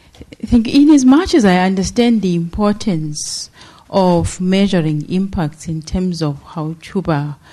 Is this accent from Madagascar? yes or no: no; South Africa; now in Washington, D.C., United States; I come from South Africa. I'm health attaché here in Washington, D.C.